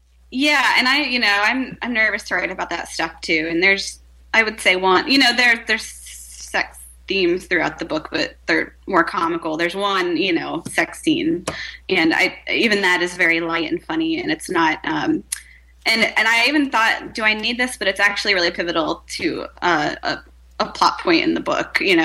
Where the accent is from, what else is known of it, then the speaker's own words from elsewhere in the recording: Lorain, Ohio, United States; I'm from Lorain, Ohio, pierogi land of the world.